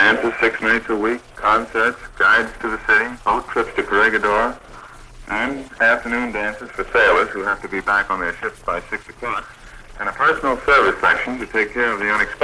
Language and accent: English; United States; now in Philippines; Washington, D.C., and New York City.